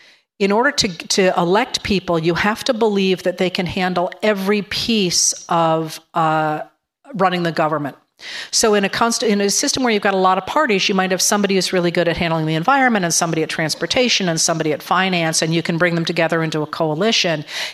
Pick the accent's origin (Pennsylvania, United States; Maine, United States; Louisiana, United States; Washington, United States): Maine, United States; which has worked very well in my home state of Maine.